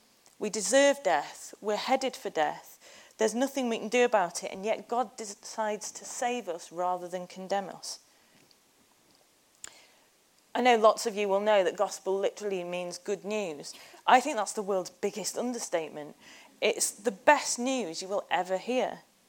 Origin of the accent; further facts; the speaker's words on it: United Kingdom; I'm British and I went to church and I tried to be good sometimes.